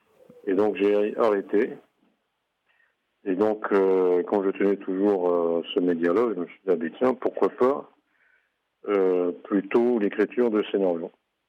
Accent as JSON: {"language": "French", "country": "Cameroon", "tie": "born or raised there", "said": "Quand j'étais petit au Cameroun, et que j'arrivais à bien travailler à l'école"}